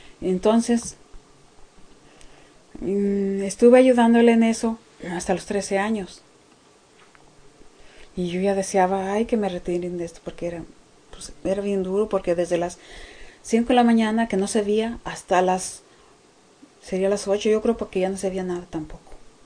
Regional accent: Lagos de Moreno, Jalisco, Mexico; born there; Yo nací en Lagos de Moreno, Jalisco, 7 de julio del 52.

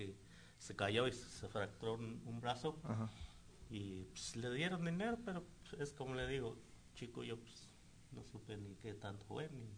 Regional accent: Cuitzeo, Michoacán, Mexico; born there; Pues nací en el estado de Michoacán, 10 de octubre, 10, 15 del 41, en el estado de Michoacán, doctor Miguel Silva, municipio de Cuitzeo, provenir de Michoacán, México.

